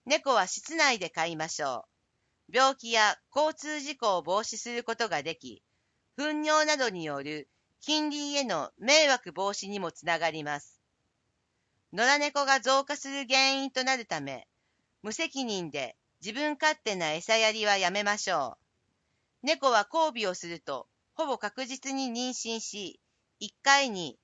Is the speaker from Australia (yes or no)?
yes; Australia; Japanese is a second language; now in Japan; オーストラリアから来ました